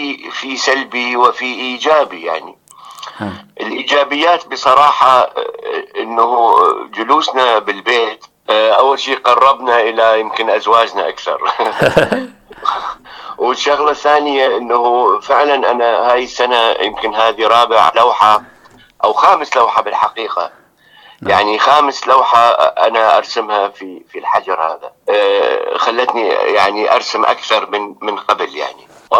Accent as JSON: {"language": "Arabic", "town": "Baghdad", "region": "Baghdad Governorate", "country": "Iraq", "moved": "yes", "lives_now": "Sweden", "said": "أنا من بغداد، عراقي الأصل"}